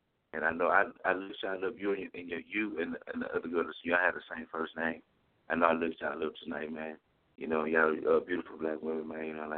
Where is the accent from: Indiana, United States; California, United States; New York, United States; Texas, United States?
Texas, United States; Houston; I'm from Houston, Texas.